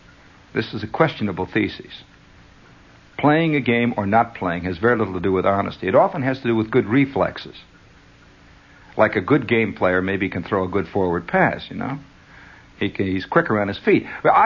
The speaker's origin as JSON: {"language": "English", "country": "United States", "said": "I have to say American life because I am an American, so I don't know about life in France that well"}